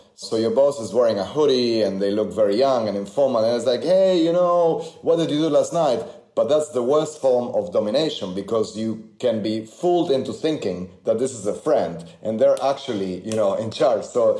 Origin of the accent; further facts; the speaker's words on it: Argentina; I remember I grew up in Argentina